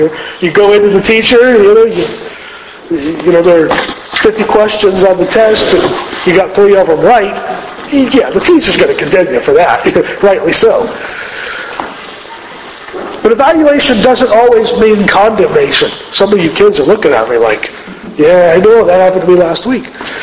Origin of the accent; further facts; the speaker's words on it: Alabama, United States; A word growing up, where I grew up in Alabama, is redneck, right?